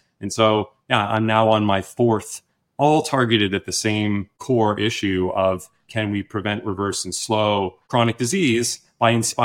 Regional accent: Toronto, Ontario, Canada; I'm from Toronto

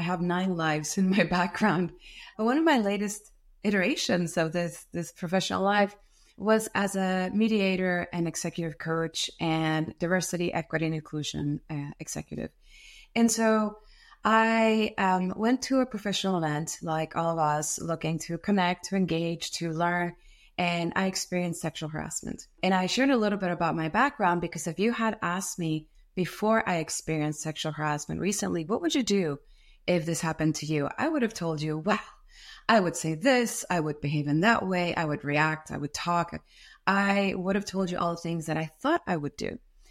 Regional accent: Monterrey, Nuevo León, Mexico; English is a second language; now in Austin, United States; I am originally from Monterrey, Mexico, but I am based in Austin, Texas.

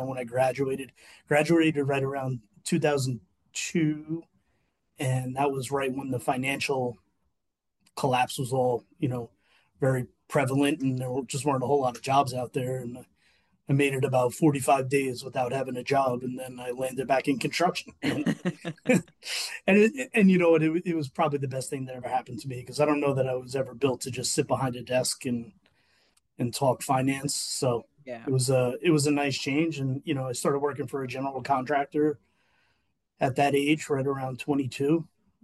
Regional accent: Bronx, New York, United States; I'm a Bronx kid, born and raised. Family relocated north during high school years, but always stayed very connected to the Bronx. Still have a lot of family there, were there often.

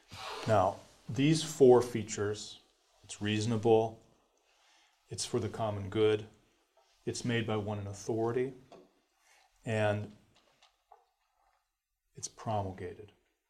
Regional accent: Rhode Island, United States; I'm from Rhode Island, so I think about driving a lot.

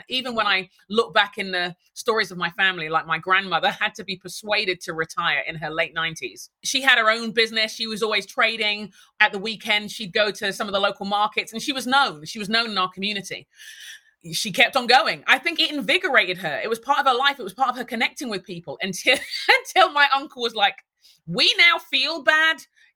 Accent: London, United Kingdom; moved away as an adult; now in Minneapolis, United States; My parents moved to England in the 1960s, emigrated like many Nigerians. And I was born in London. Grew up in London, and then in my 30s, moved to live in the States. So I live in Minneapolis now.

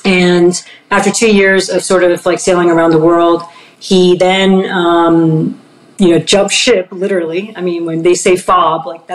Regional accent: New Jersey, United States; also born or lived in New York City; But I was born in New York City, though. So I was born in New York City. Going into third grade, they decided, oh, let's move the family. Let's go to New Jersey.

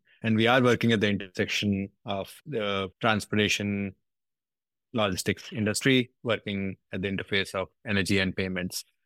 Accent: India; So I grew up in India and originally in a small town

